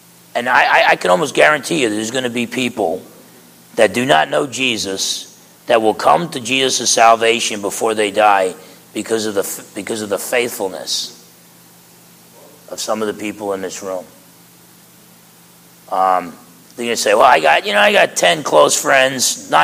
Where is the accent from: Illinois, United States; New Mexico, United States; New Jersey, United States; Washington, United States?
New Jersey, United States; And I don't know, from growing up in New Jersey, I would have said like 100 back in New Jersey.